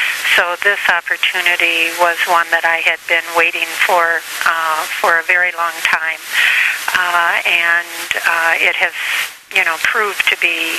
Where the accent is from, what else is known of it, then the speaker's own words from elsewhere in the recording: Wisconsin, United States; Well, I am a grandmother from Wisconsin.